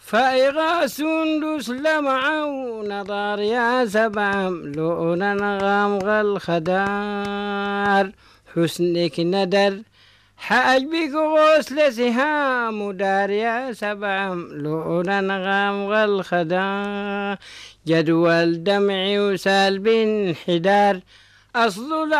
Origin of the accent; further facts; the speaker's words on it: Sudan; ولدت في الغريه دي وطلعت فيها وتربيت فيها،